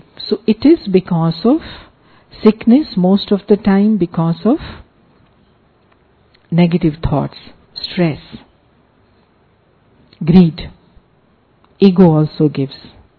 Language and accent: English; Delhi, India; So consider that we are also from Delhi, Delhi Vasi.